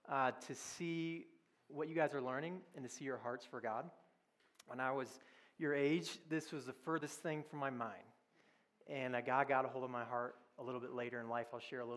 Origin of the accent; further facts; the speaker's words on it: Austin, Texas, United States; I'm from Austin, Texas. And yes, come on, some Texans here. Yep. We get to say y'all because we're from Texas.